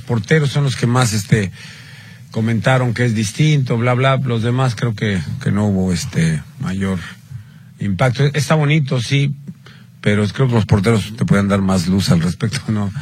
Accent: Mexico; me llena de orgullo como mexicano

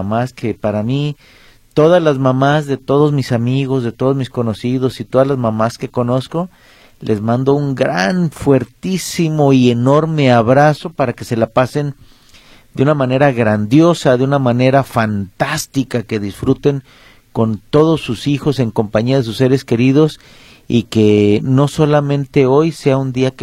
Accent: Mexico; la gran mayoría de todos los que nacemos de aquí de México somos unos grandes apegados a nuestra madre

